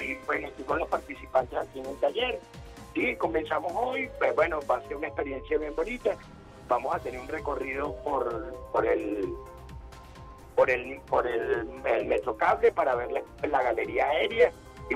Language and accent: Spanish; Venezuela; esa es la única forma de construir un imaginario de ser lo que somos venezolanos.